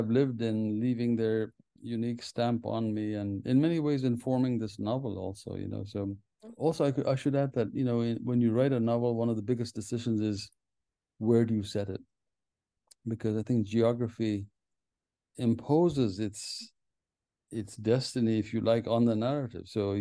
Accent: Ethiopia; English is a second language; now in United States; And then because I was born in Africa, I think my destiny was completely different from theirs. And then at a certain point, my parents moved first to America and I moved many years later

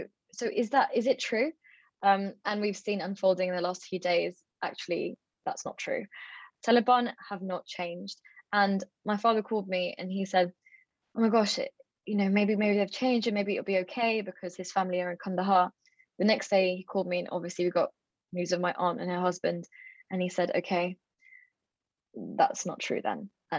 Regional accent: London, United Kingdom; I was born in London. I'm, you know, a Londoner.

